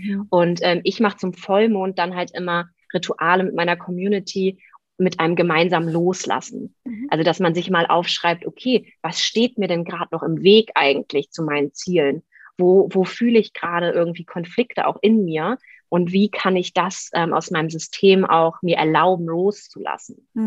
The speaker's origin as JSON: {"language": "German", "country": "Germany", "tie": "born there", "said": "gut, wir sind an der Elbe geboren"}